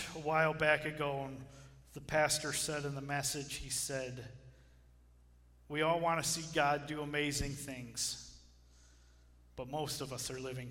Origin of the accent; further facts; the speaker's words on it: Bad Axe, Michigan, United States; I grew up in the Bad Axe area, and then after I got married, my wife was from Marysville, and we eventually made our way this way.